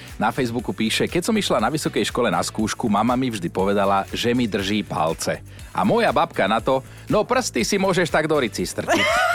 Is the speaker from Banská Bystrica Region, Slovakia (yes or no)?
no; Trnava, Trnava Region, Slovakia; aj u nás v Trnave sa to používalo.